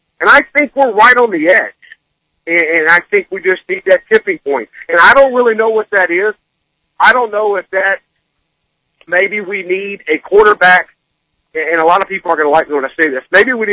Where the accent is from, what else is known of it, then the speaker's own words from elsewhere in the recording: Mobile, Alabama, United States; because I'm from Mobile, Alabama, and I lived there for 25 years of my life.